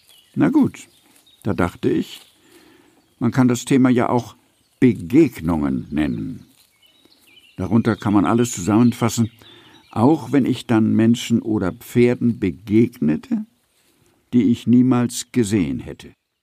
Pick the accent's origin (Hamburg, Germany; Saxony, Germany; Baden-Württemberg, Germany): Hamburg, Germany; also born or lived in Vienna; das Wilhelm-Gymnasium in Hamburg, wo ich fern von meiner Geburtsstadt Wien aufgewachsen bin, in Hamburg nämlich, und noch heute, wo ich als bekennender Niedersachse ganz in der Nähe des Zentrums der hannoverschen Pferdezucht Pferden an der Aller wohne